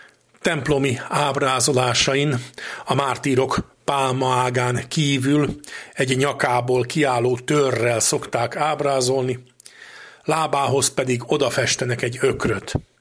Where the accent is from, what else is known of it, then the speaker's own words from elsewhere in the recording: Újkígyós, Békés, Hungary; A szülőfalumban, a Békés megyei Újkígyóson nagyon gazdag volt ennek a napnak a hagyománya.